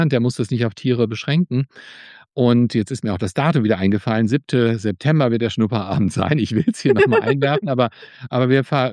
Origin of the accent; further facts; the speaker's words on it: United States; Ich sollte es besser können als Amerikaner.